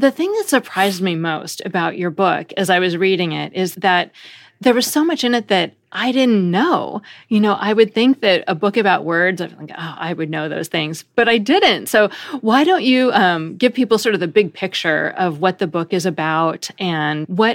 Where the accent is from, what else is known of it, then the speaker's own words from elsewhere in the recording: Seattle, Washington, United States; So I grew up in Seattle, so I've been drinking coffee, you know, since I was a child